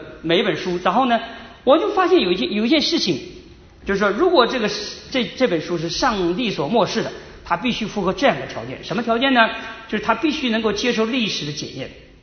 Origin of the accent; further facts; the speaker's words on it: China; 我小时候在国内，从国内来都知道